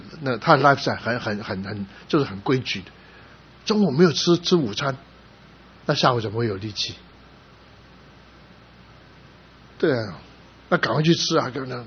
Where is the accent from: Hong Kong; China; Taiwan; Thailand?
Taiwan; Chinese is a second language; 我小学4年级来到台湾，所以 在台湾长大，国语还不会说，我最会讲台语